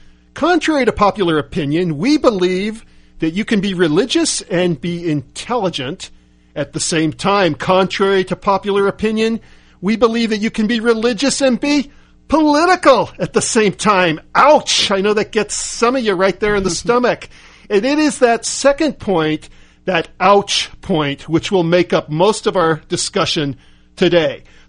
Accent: California, United States; And for what it's worth, being a Californian, I'd put any state above California these days

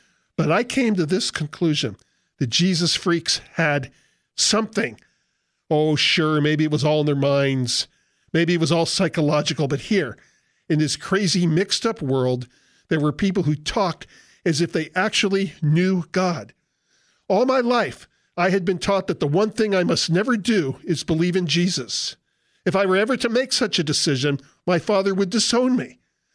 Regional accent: United States; Growing up in America as a Jew with mostly Gentile friends, I'd been exposed to Christian terminology all my life.

